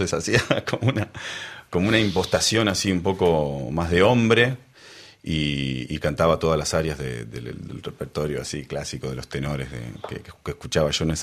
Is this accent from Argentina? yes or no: yes; Buenos Aires, Argentina; moved away as an adult; now in Paris, France; hasta ese momento yo vivía en Buenos Aires, y si bien ya había comenzado mis primeros pasos en mi país, en los teatros de Buenos Aires